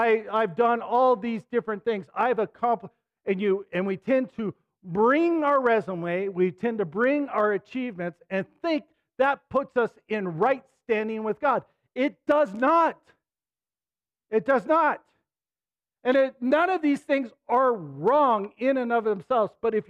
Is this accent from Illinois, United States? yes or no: no; Ogden, Utah, United States; I grew up in Ogden, and that was a hard thing to find a girl who didn't smoke, drink, or chew